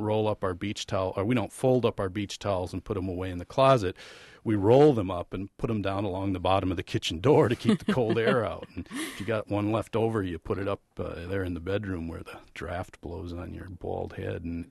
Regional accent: Wisconsin, United States; And when I go out book touring on the West Coast, as soon as I mention that I'm from Wisconsin.

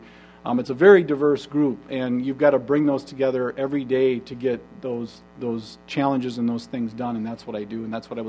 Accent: La Crosse, Wisconsin, United States; I was born in La Crosse. I grew up in the area. I graduated from UW-La Crosse

